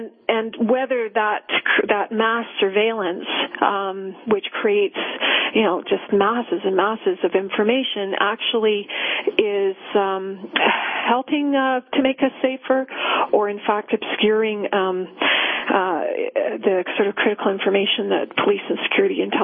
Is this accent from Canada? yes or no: yes; Canada; I, as a Canadian, we don't face quite the same risks that you're facing right now.